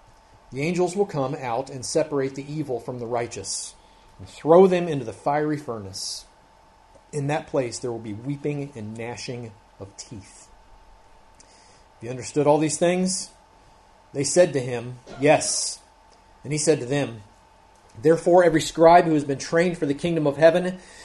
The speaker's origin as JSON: {"language": "English", "town": "Cincinnati", "region": "Ohio", "country": "United States", "tie": "born or raised there", "said": "my favorite player from my hometown is Joey Votto, plays for the Cincinnati Reds. And I've had the privilege of seeing him playing before we left Cincinnati."}